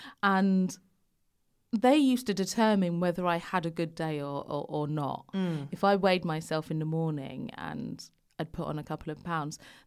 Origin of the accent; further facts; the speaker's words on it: London, United Kingdom; So obviously I grew up in London, but it was predominantly white area then. Mm. It was, you know, I was born in 1980 and I went to a Catholic school.